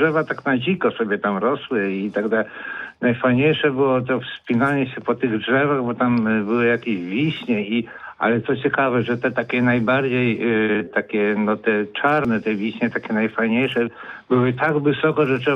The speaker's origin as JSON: {"language": "Polish", "town": "Wałcz", "region": "West Pomeranian Voivodeship", "country": "Poland", "said": "No ale ja z Wałcza do drugiego miasta"}